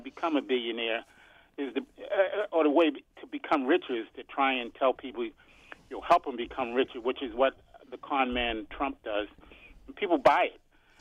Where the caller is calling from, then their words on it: Upper Marlboro, Maryland, United States; from Upper Marlboro, Maryland.